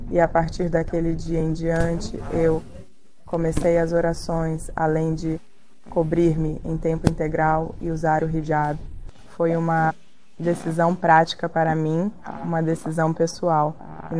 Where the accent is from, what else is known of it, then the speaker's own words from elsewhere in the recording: New Jersey, United States; Portuguese is a second language; Eu tive a chance de morar no Texas por 1 ano, uma ótima comunidade muçulmana. Eu também morei na minha cidade natal, Nova Jersey, quando eu era professora de escola islâmica lá.